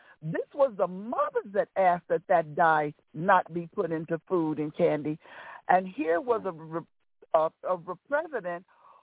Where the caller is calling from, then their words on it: St. Louis, Missouri, United States; I'm calling from St. Louis, Missouri.